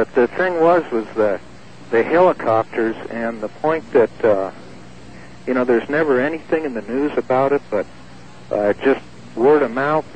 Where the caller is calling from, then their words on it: Yuma, Arizona, United States; also born or lived in Wyoming; Yes, good evening, Art. This is … in Yuma, Arizona.